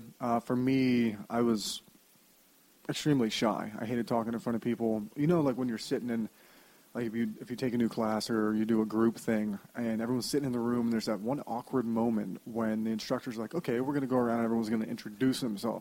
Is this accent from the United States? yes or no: yes; Colorado Springs, Colorado, United States; Colorado Springs.